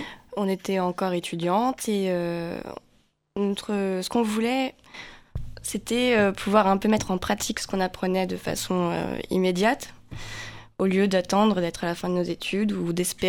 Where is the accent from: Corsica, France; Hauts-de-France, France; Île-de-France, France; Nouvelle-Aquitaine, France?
Île-de-France, France; Paris; donc j'ai 25 ans, on a à peu près tous le même âge ici. Pareil, à l'origine, je viens de Paris avec Clémentine, c'est là où on s'est rencontrés.